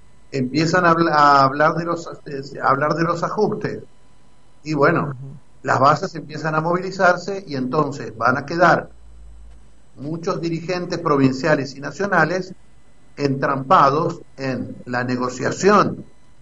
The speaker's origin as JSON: {"language": "Spanish", "country": "Argentina", "said": "nosotros nos decíamos Argentina potencia"}